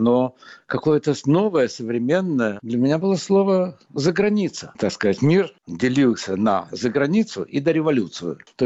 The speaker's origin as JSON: {"language": "Russian", "country": "Russia", "moved": "as an adult", "said": "Я уехал из России, мне было немногим больше 20."}